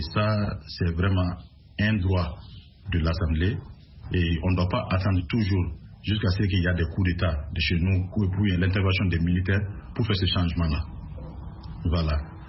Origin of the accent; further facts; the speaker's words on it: Mali; en tant qu'Africain, plus précisément en tant que Malien